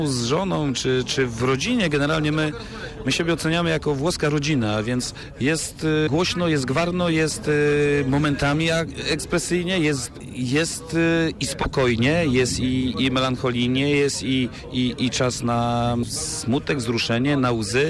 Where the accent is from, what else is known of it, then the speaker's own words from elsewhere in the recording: Holendry Bytońskie, Kuyavian-Pomeranian Voivodeship, Poland; Ja pochodzę z małej miejscowości, z Holendrów Bytońskich, spod Radziejowa